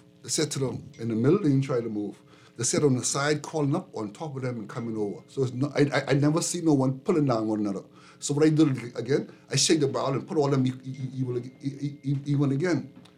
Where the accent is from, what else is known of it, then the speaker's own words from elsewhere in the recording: Andros, Bahamas; I'm from Andros.